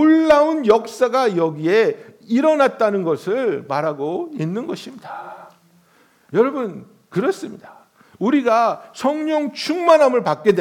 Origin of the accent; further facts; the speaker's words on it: South Korea; now in United States; 우리들이 한국에서 왔지만 우리 애들은 미국에서 태어났어요.